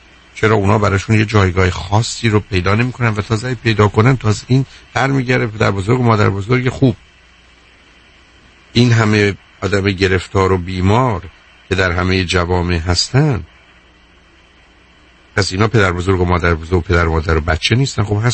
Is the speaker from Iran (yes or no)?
yes; Iran; ما ایرانی هستیم. هستیم که هستیم.